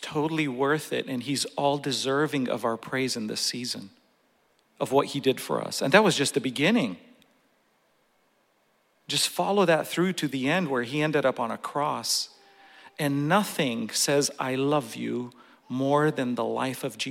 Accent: Portland, Oregon, United States; And growing up in Portland, it was Clackamas Town Center Mall.

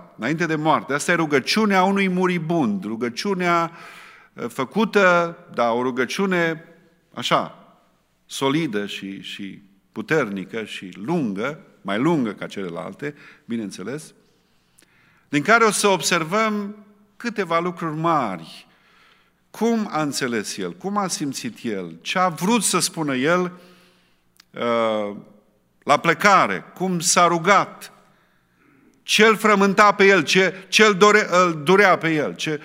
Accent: Romania; a, sunteți români? Da, suntem români și suntem în vizită.

